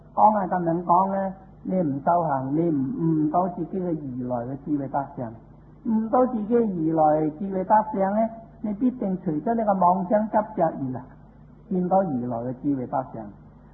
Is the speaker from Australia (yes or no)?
no; China; 但我哋中国人呢，孔子之教都称为敬啦